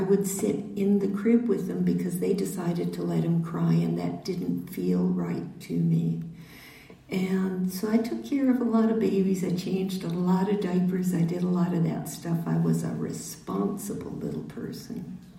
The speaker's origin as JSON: {"language": "English", "region": "Midwest", "country": "United States", "tie": "born or raised there", "said": "But there was me and my brother were growing up in the Midwest, and my mom and dad had a restaurant"}